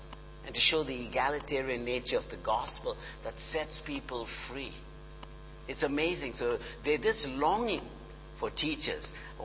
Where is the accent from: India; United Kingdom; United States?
India; Some of you know I'm from India